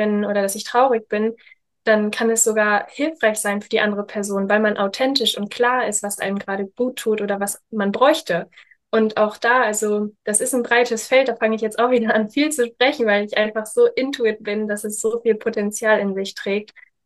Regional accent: Germany; moved away as an adult; now in Italy; ich lebe ja jetzt in Italien, seit 4 Jahren, vor 4 Jahren bin ich ausgewandert, habe natürlich meine Kindheit, meine Jugend in Deutschland verbracht.

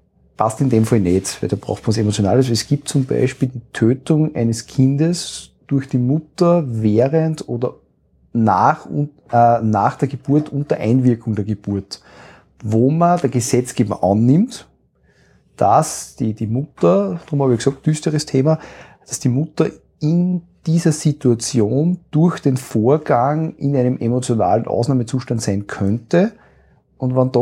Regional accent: Austria; bei uns in Österreich

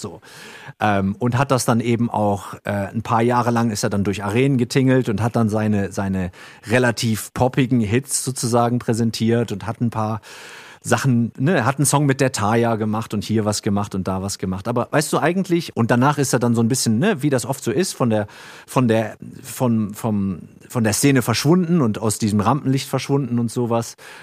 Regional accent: Northern Germany, Germany; die man manchmal bei uns hier in Norddeutschland im Sumpf gefunden hat

